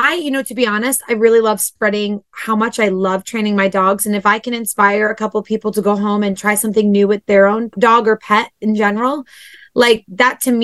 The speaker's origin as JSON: {"language": "English", "region": "New Jersey", "country": "United States", "tie": "born or raised there", "said": "So to be honest, I grew up in New Jersey right on the shore, but I had always been animal crazy."}